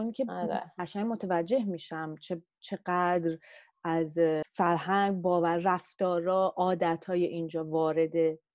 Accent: Iran; moved away as an adult; من الان بای کالچورالم، دو فرهنگی ام، ولی چون 18 سالگی من از ایران اومدم بیرون

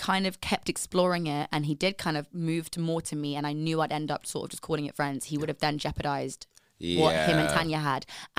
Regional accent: Jamaica; because I'm Jamaican.

